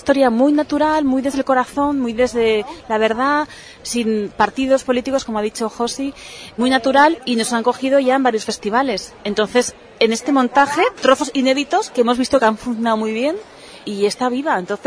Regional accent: Gandia, Valencian Community, Spain; now in Alicante, Spain; Yo soy de Gandía, pero llevo aquí 12 años.

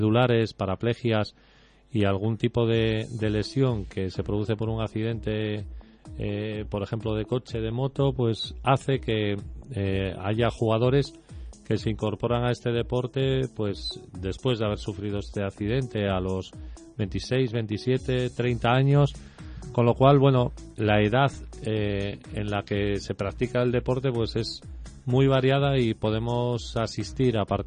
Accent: Spain

